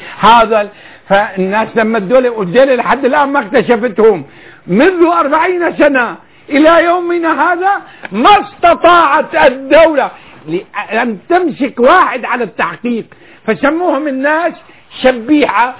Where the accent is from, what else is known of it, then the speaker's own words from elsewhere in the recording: Syria; أكبر سكير وحشاش عندنا في سوريا يحترم المساجد